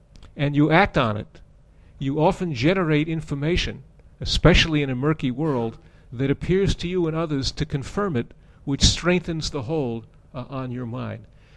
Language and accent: English; New York, United States; As an aside, I always define my nationality not as an American, but as a New Yorker.